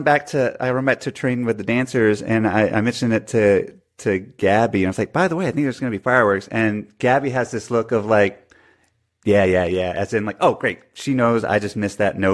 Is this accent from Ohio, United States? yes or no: no; New York City, New York, United States; And I was like, "No, actually, we're from New York City."